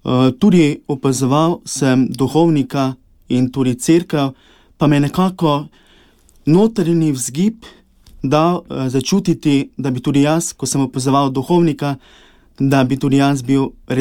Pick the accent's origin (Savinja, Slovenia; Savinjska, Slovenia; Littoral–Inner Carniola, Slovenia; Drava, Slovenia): Drava, Slovenia; Ptuj; Preživljal sem otroštvo v okolici Ptuja, to je Grajena, to je 6 km oddaljeno iz Ptuja. Tam sem tudi hodil obiskoval v osnovno šolo, kasneje pa sem nadaljeval srednjo šolo na Ptuju.